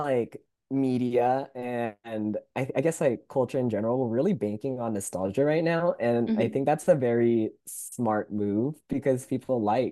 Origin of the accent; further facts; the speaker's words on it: California, United States; I did. I was born and raised down here. I moved up to Long Beach for college